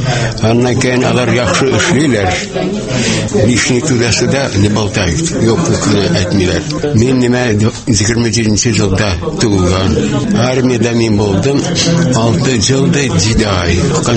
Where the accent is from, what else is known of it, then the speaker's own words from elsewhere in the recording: Tinishevka, Tambov Oblast, Russia; born there; Менә Тамбовская область, село Тинишевка, татар авылы.